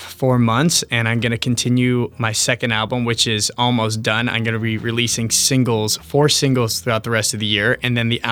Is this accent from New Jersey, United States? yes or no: no; California, United States; now in Miami, United States; But I started my career in LA. I grew up in California, but I've been in Miami for like 3 months now